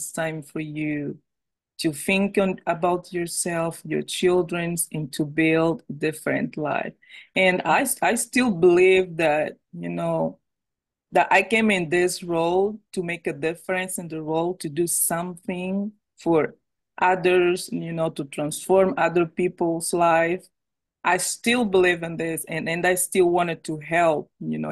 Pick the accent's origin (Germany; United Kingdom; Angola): Angola; English is a second language; And it's like, oh, I come from Angola. And most of the immigrant people, they were like, oh, how long have you been here?